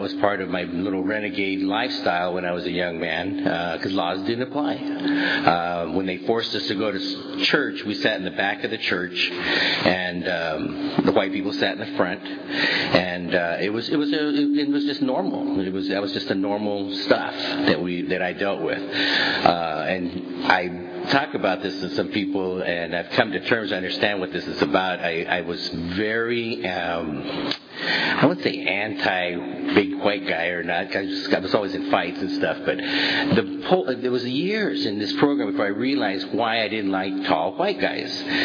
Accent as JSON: {"language": "English", "region": "New Mexico", "country": "United States", "tie": "born or raised there", "also_born_or_lived": "Texas", "said": "when I was growing up in New Mexico and Texas area"}